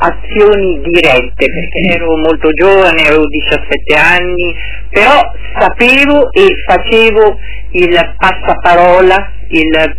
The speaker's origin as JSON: {"language": "Italian", "town": "Venice", "region": "Veneto", "country": "Italy", "lives_now": "Rome, Italy", "said": "io sono veneziana, anche se adesso vivo a Roma da moltissimi anni"}